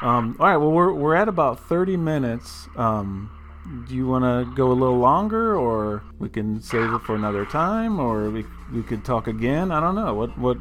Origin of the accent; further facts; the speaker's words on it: Ohio, United States; You know, I'm from Ohio, so I'm not really tuned into Washington and Seattle.